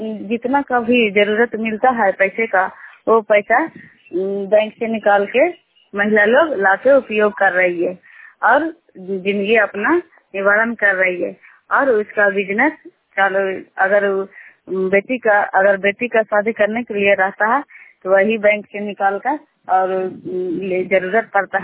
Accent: Danapur, Bihar, India; ग्राम दानापुर बड़ी पटना और कंधारी पंचायत की रहने वाली हूँ और प्रखंड इस्लामपुर हुआ।

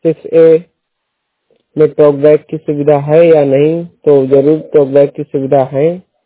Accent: Fatehpur, Uttar Pradesh, India; फतेहपुर जिला उत्तर प्रदेश का निवासी हूँ।

